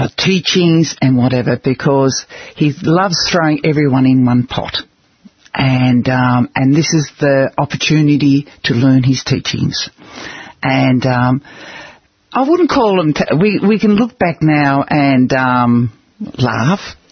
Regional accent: Australia; I'm Australian.

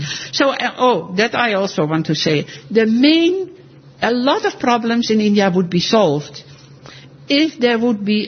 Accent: Netherlands; moved away; when I came from Holland, I was a vegetarian

